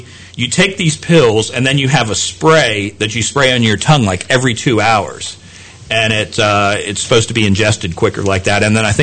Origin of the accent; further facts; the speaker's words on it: Florida, United States; I'm from South Florida, grew up a Miami fan, still a member of the Hurricane Club and all that kind of stuff.